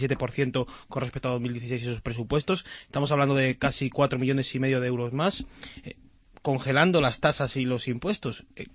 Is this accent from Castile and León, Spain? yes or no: yes; Salamanca, Castile and León, Spain; para todos los que somos salmantinos